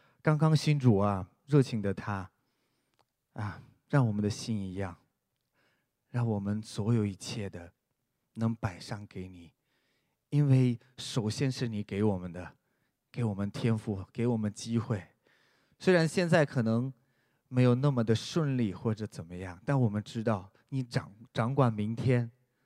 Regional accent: Ukraine; Chinese is a second language; 10多年前在乌克兰，在我的老家，有位小伙

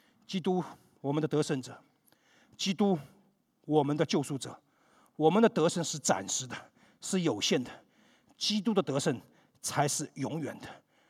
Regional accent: Taiwan; 我们从台湾来的，

